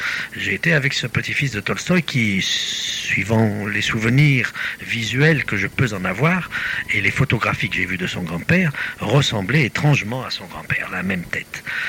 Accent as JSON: {"language": "French", "town": "Marseille", "region": "Provence-Alpes-Côte d'Azur", "country": "France", "tie": "born there", "said": "je suis né à Marseille, rue des Bons Enfants, le 2 avril 1922."}